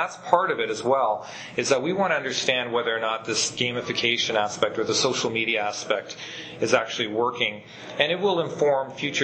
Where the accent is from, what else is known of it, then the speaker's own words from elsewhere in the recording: Canada; despite being Canadian